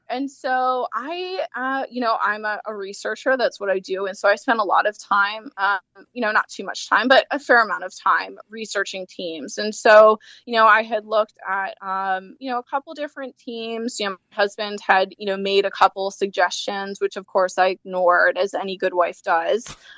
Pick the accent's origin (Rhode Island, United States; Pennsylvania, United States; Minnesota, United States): Pennsylvania, United States; now in Pittsburgh, United States; Yeah, so I am originally born and bred in Pennsylvania, here in the northeastern United States. I was born about an hour or so outside of Philadelphia, and then I moved to the other side of the state, to Pittsburgh, Pennsylvania